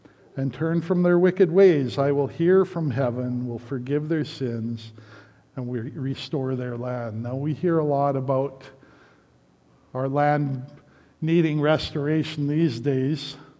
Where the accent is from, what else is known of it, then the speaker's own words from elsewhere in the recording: Calgary, Alberta, Canada; I grew up in Calgary, so I wasn't completely unfamiliar with big cities